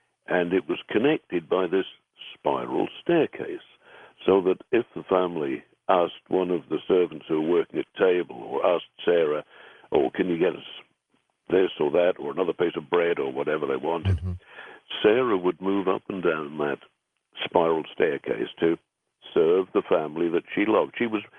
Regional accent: England, United Kingdom; well, difficult for me as an Englishman because it's a Welsh name

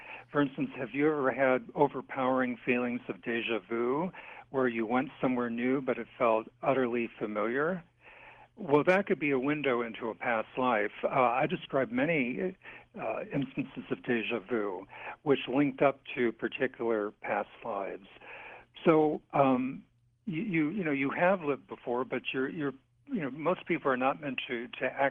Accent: Marin, California, United States; I grew up in Marin where we had the Civic Center, which was designed by him. And as I mentioned, when I was, after we landed in California, after I turned 11

